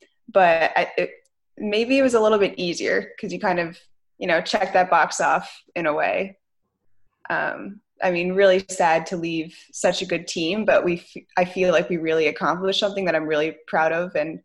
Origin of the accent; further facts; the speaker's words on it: Philadelphia, Pennsylvania, United States; Yeah, so I'm from Philly, so when I was in college, I was generally home in Philly for some portion of the summer